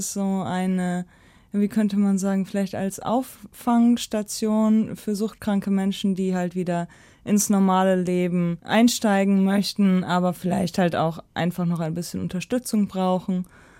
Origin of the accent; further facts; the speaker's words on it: Hamm, North Rhine-Westphalia, Germany; moved away as an adult; tatsächlich bin ich aufgewachsen und geboren in Nordrhein-Westfalen, in Hamm. Und da habe ich 21 Jahre lang meines Lebens gewohnt